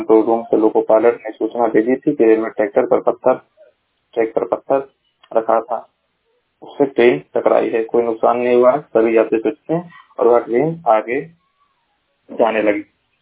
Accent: Maharajganj, Uttar Pradesh, India; मैं जिला महाराजगंज का निवासी हूँ।

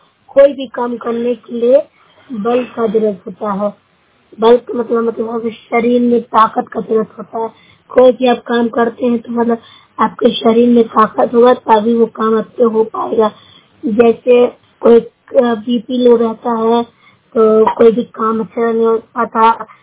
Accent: Bihar, India; मैं नूरसा प्रखंड से हूँ, जिला नालंदा से हूँ।

